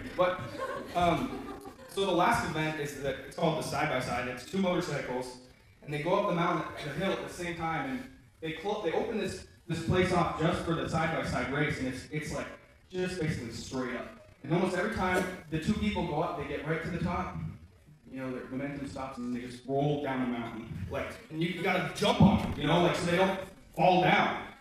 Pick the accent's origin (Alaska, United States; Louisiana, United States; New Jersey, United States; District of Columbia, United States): Alaska, United States; Kodiak; I grew up in Kodiak, so I'm just watching things on YouTube, like, whoa.